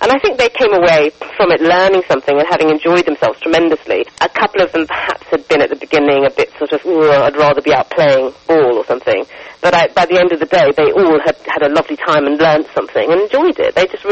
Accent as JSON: {"language": "English", "country": "Thailand", "tie": "born or raised there", "also_born_or_lived": "Los Angeles / New York", "said": "I grew up in Thailand, my husband's from Jamaica, I lived in Los Angeles and New York"}